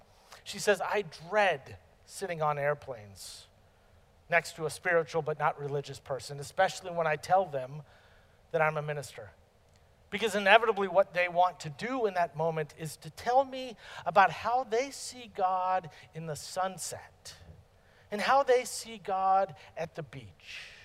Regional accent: California, United States; Maybe it's because I'm from California where everyone is spiritual but not religious.

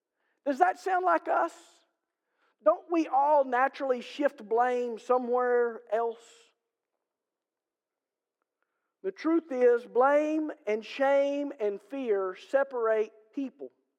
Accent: England, United Kingdom; You know, for me being an English guy, I've always been fascinated at why we call the great news good news.

